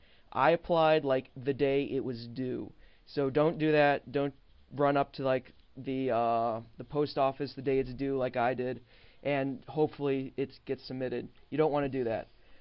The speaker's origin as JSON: {"language": "English", "town": "Cleveland", "region": "Ohio", "country": "United States", "said": "I'm originally from Cleveland, so I know the Ohio area quite well."}